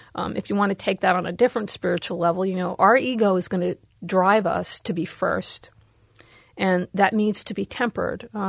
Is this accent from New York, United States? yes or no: yes; Bronx, New York, United States; born or raised there